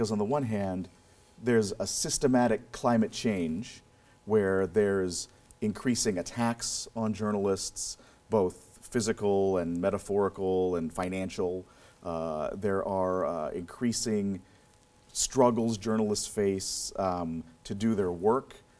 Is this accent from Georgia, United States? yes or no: no; Marshall, Minnesota, United States; when I was 14, I got a job as a country music DJ at my hometown radio station in Marshall, Minnesota, 1400 on your AM dial.